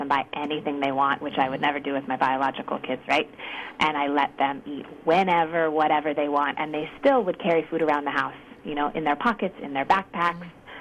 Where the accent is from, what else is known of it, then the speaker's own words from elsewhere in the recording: Chico, California, United States; And I was raised in Chico, California, and I'd been out of the country once.